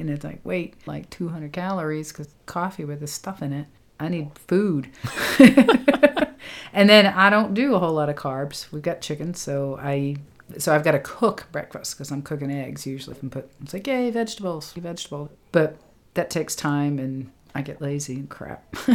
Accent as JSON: {"language": "English", "country": "Australia", "said": "I do hot tea because I'm from Australia, not because of New England."}